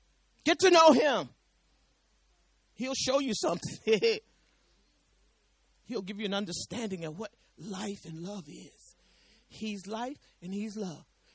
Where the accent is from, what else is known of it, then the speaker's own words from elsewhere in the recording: Georgia, United States; I was from Bip-Bap, Georgia. Well, Bip-Bap, Georgia, they say, the deepest part of the country that you can find.